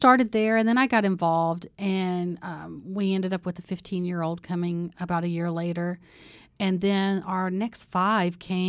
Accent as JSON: {"language": "English", "region": "Kentucky", "country": "United States", "said": "We're from Kentucky. That's what you do. You marry your high school sweetheart"}